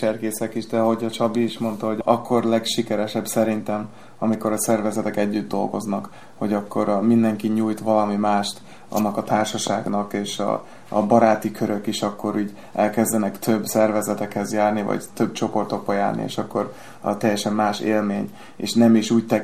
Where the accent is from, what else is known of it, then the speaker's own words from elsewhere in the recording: New Jersey, United States; Ahol én nőttem fel New Jersey-ben, ott is volt hasonló cserkész csapat, magyar iskola, meg néptánc csoportok.